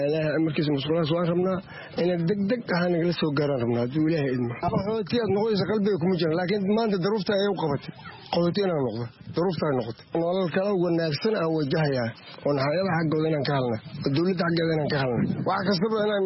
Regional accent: Lower Juba, Somalia; waxaan ka soo barakacay jubbada hoose.

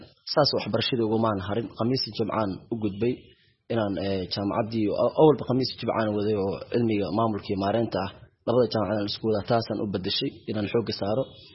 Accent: Mogadishu, Banaadir, Somalia; born there; waxaan ku dhashay shaqsiyan magaalada Muqdisho

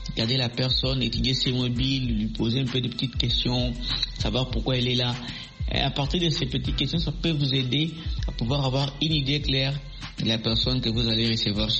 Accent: Kasaï, DR Congo; Mais c'est une culture chez nous ici en RDC, plus précisément chez nous au Kassai, dans l'espace Grand Kassai.

